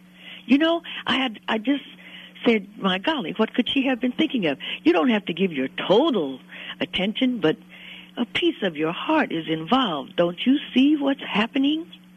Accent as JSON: {"language": "English", "town": "Berkeley", "region": "California", "country": "United States", "tie": "born there", "also_born_or_lived": "Texas", "lives_now": "Oakland, United States", "said": "In Oakland, California. That's my home. I was born in Berkeley, and I moved to Texas for several years to get away from distractions, but the heat ran me out of Texas."}